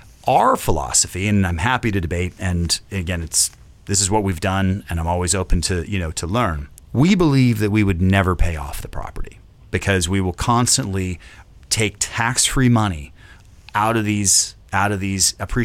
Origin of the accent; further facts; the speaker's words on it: California, United States; I'm from California, as you all know. I'm from Southern California.